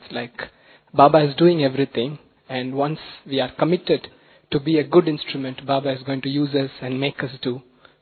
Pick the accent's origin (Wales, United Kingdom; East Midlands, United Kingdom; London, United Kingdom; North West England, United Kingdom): East Midlands, United Kingdom; Leicester; Om Shanti. … from Leicester, UK.